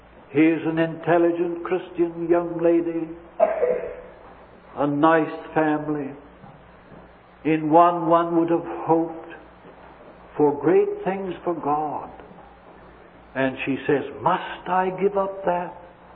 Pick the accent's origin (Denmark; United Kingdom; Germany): United Kingdom; Scotland; I'm of Scottish extract, you know, brother. Brought up in one of these big old kirks, as we call them in Scotland.